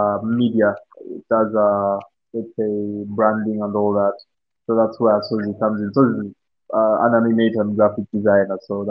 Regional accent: Kampala, Central Region, Uganda; Kampala, the capital city.

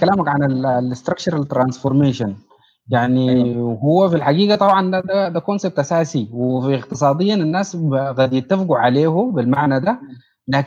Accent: Sudan; فان احنا يعني دايرين نتفق على مشروع كسودانيين واي حاجه

